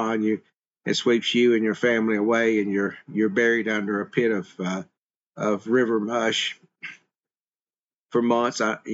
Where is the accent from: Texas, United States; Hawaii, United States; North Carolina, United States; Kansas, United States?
North Carolina, United States; You see, I'm from Western North Carolina. My roots are there. That's where my family is from.